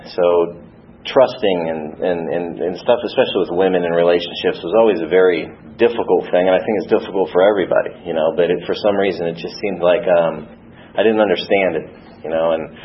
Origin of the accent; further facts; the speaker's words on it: Iowa, United States; So I was born in Iowa to a funeral director and a little Italian woman from Boston. So I was raised in a funeral home my whole life.